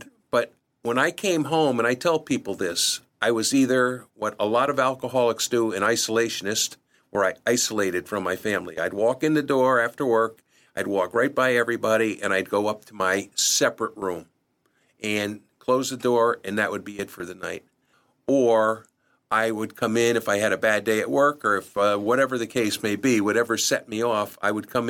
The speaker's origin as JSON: {"language": "English", "town": "Milford", "country": "United States", "tie": "born or raised there", "said": "That's where I grew up, in Milford."}